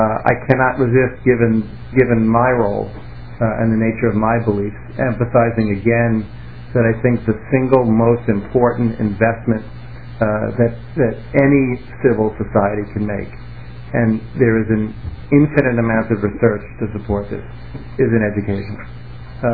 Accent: East Coast, United States; moved away as an adult; now in Minnesota, United States; You know, I've lived in Minnesota now for almost 6 years. I'm originally from the East Coast.

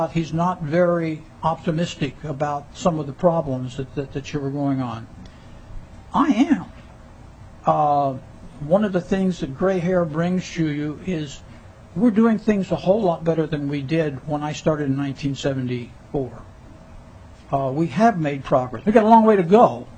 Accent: United States; I'm an American. I believe in democracy. I believe in legislatures.

